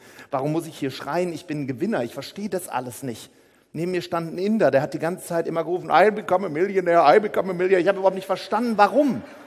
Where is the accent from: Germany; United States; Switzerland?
Germany; Paderborn, North Rhine-Westphalia; ich komme aus Paderborn, da kennt keiner solche Themen, die du hast.